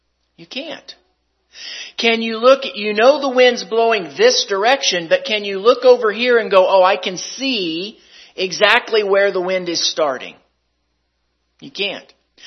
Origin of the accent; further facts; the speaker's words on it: Kansas, United States; Now, I'm from Kansas, so that's a dumb question to ask me.